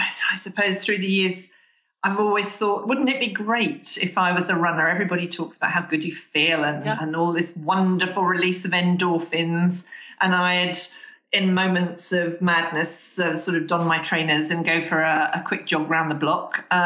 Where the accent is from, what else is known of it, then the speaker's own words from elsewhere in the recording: Hastings, South East England, United Kingdom; born there; now in London, United Kingdom; I was born in Hastings in England, so right by the seaside. I'm currently living in South London, although next month I hope to be moving down to a little village just outside of Canterbury